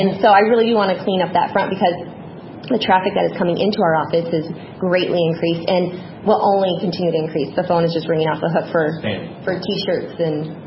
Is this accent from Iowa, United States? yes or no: yes; Story City, Iowa, United States; Born and raised in Story City, married my high school sweetheart. We are invested in that community.